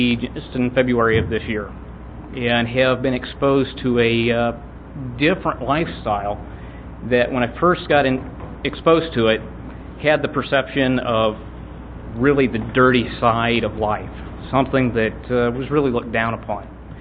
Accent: Houston, Texas, United States; from Houston

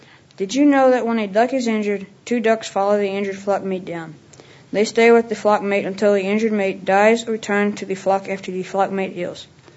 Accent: Brenham, Texas, United States; I'm from Brenham, Texas.

